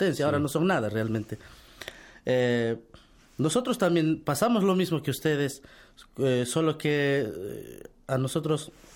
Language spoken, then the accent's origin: Spanish; Peru; nosotros somos de Perú y hay unas ciudades antiguas ahí